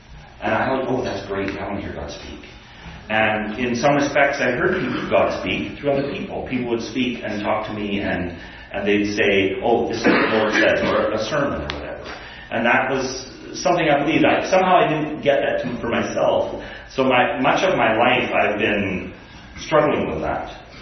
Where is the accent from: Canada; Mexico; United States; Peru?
Canada; Alberta; also born or lived in British Columbia; I was born in British Columbia, northern BC, grew up in Alberta, lived in various places, into the States and across Canada, and I ended up here by choice.